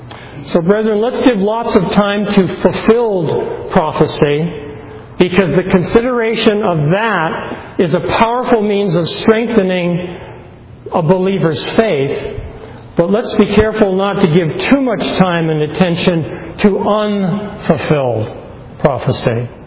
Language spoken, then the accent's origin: English; New Hampshire, United States; I was raised in New Hampshire, as some of you know, and every year my family would go to the county fair.